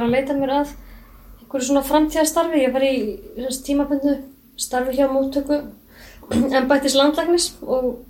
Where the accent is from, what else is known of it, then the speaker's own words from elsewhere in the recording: Garðabær, Capital Region, Iceland; also born or lived in Denmark; Ég kem hérna af höfuðborgarsvæðinu úr Garðabæ upprunalega